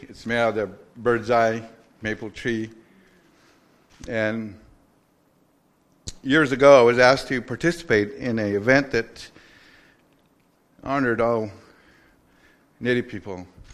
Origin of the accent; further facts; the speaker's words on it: Utah, United States; my people, we live and still live on a base in the shadows of Bear's Ears. I grew up there as a kid.